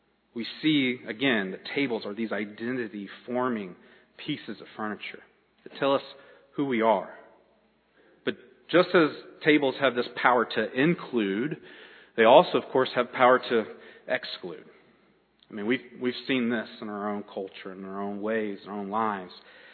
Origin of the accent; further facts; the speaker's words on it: South Carolina, United States; I grew up in South Carolina, but that's where my mom's from. She's from that part of the Ozarks